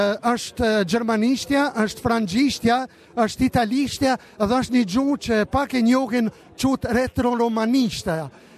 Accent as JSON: {"language": "Albanian", "country": "Kosovo", "said": "dhe së fundit për thëmë nga Kosova, unë si Kosovar"}